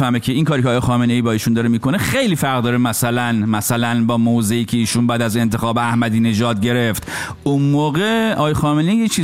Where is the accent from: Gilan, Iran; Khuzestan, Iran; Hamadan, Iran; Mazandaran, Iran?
Gilan, Iran; Rasht; ما یه رابطه رشتی، خب منم اهل رشتم، یه رابطه رشتی تو هم داریم.